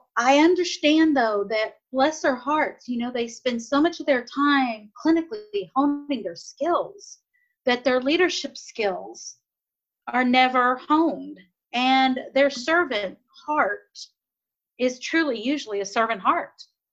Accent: Texas, United States; I'm from Texas.

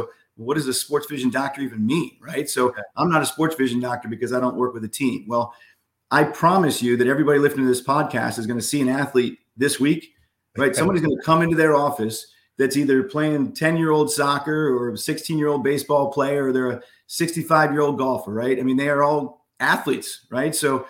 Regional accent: Pennsylvania, United States; I grew up in Central Pennsylvania, so I grew up playing sports my whole life.

